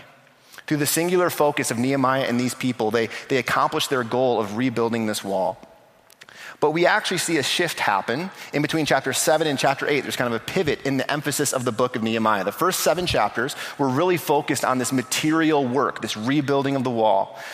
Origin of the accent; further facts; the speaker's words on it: Mason, Michigan, United States; And I grew up here in the greater Lansing area. I grew up in Mason, just kind of southeast of here.